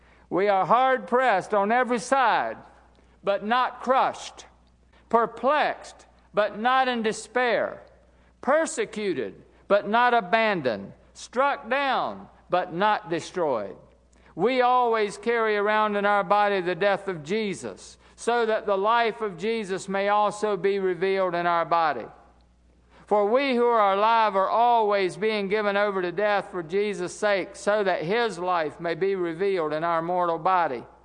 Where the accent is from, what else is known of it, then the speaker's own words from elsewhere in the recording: Chesapeake, Virginia, United States; He's not for me because I'm from Chesapeake.